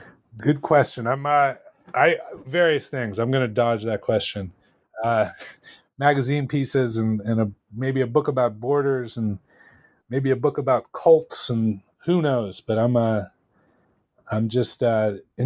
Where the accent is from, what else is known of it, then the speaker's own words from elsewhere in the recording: New York, United States; And I think that that's one of the wonderful things about being a New Yorker is that we all have those places.